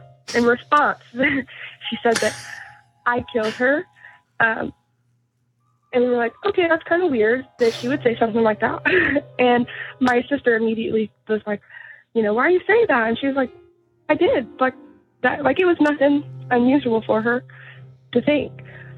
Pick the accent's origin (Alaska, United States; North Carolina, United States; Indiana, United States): Indiana, United States; I'm from Indiana.